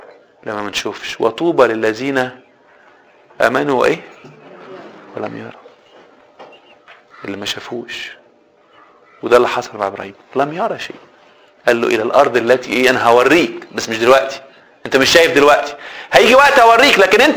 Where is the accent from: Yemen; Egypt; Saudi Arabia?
Egypt; نحب الاجتماعيات احنا كمصريين، نحب المجاملات